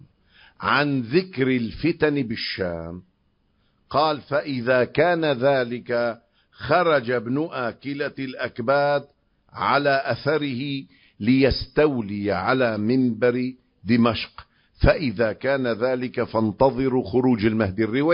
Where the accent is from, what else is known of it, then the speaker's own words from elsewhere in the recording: Lebanon; وفي قرية عندنا بلبنان اللي هي من بلاد الشام